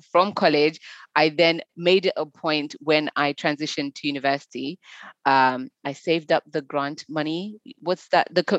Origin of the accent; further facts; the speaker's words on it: Zimbabwe; When I was younger, I was born in Zimbabwe